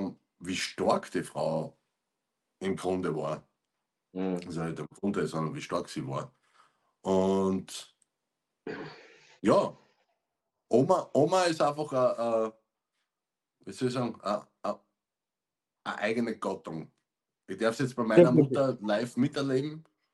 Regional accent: Styria, Austria; ich bin ein Steirer, der was in Kärnten lebt

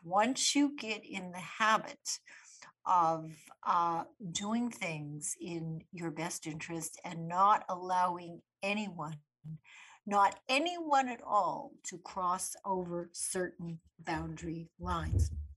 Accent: Winnipeg, Manitoba, Canada; When I was a little girl growing up in Winnipeg

